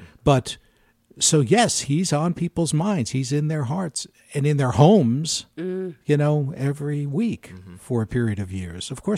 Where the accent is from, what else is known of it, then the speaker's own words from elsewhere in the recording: United States; The other half, which is embarrassing to me as an American, is how... racist we really are.